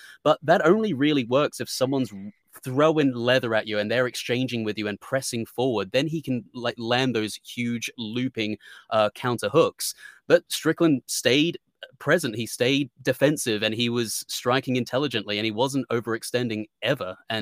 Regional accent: Australia; We're Australian, and you know, we're on this side of things.

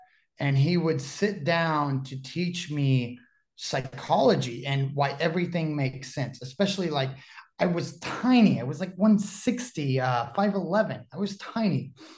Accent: Dallas, Texas, United States; moved away as an adult; so I'm originally from Dallas, Texas, you know, trained at the old PCW factory way after, you know, it existed with Lance Archer.

